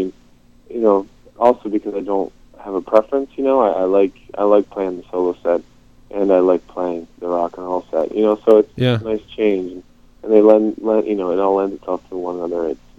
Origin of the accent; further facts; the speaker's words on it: Dartmouth, Nova Scotia, Canada; My hometown, Dartmouth. I'm at home.